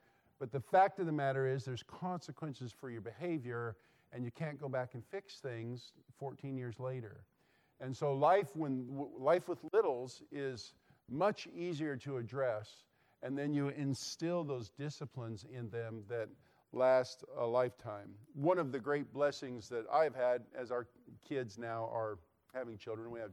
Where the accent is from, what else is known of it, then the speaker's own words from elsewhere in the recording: Lynchburg, Virginia, United States; As Ben mentioned, I'm from Lynchburg, Virginia.